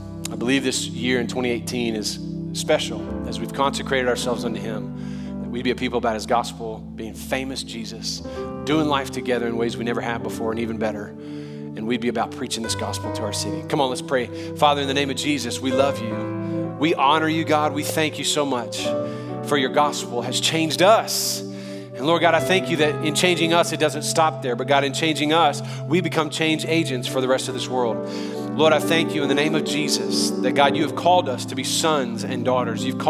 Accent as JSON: {"language": "English", "town": "New Orleans", "region": "Louisiana", "country": "United States", "said": "I'm from New Orleans originally, and racial diversity has always been a part of my narrative, my story."}